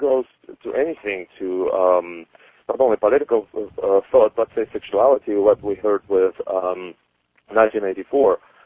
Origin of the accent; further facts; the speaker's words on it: Russia; now in United States; growing up in Russia, for us, America was always, perhaps illusionary, but it was always this beacon on the hill